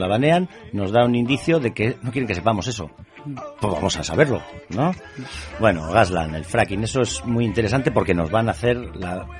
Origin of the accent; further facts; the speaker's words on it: Bilbao, Basque Country, Spain; born there; nací en Bilbao hace 25 años